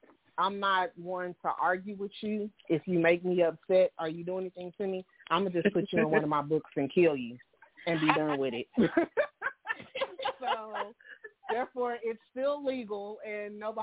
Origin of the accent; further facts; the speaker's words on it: Waco, Texas, United States; also born or lived in Oklahoma; now in Dallas, United States; I am bred out of Texas. I grew up in Waco. We moved to Oklahoma. I'm a military veteran. After the military, I moved back to Oklahoma. And then now I'm back home in Texas, in Dallas preferably.